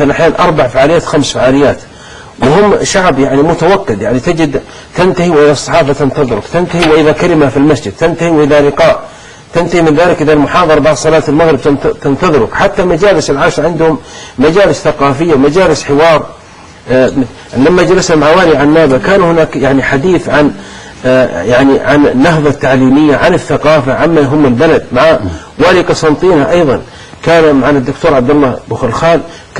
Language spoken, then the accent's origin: Arabic; Saudi Arabia; قلت هذا شأن جزائري، أنا سعودي والترشيح والانتخاب شأن جزائري